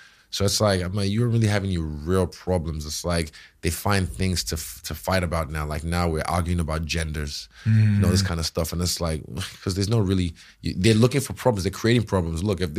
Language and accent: English; Nigeria; from where I'm from Nigeria, a lot of people will be blessed to have my old job.